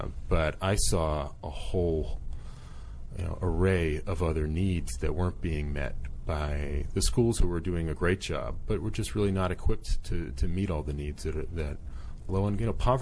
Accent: Boston, Massachusetts, United States; I'm from Boston, Massachusetts.

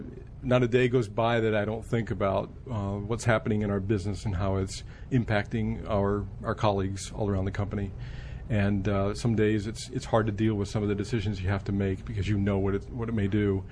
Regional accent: Union Bridge, Maryland, United States; also born or lived in Illinois; I was born in Illinois, in the northwest corner up there, next to the Mississippi River. And then my family moved to Maryland, a little town called Union Bridge, Maryland, which is on the Carroll County-Frederick County line.

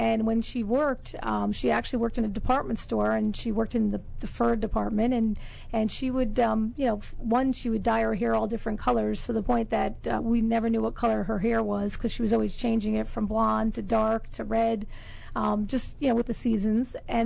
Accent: Connecticut, United States; I grew up in Connecticut, and with a family, I had five brothers and sisters

